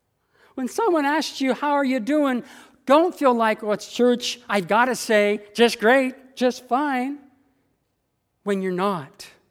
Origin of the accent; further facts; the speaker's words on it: United States; especially in America, my home country, they were celebrating the legacy of the Reverend Dr. Martin Luther King